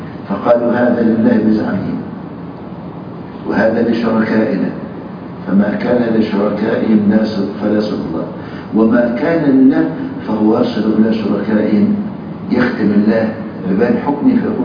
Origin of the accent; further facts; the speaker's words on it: Egypt; واحنا عندنا في مصر يعني ايه الايغال في عباده الاولياء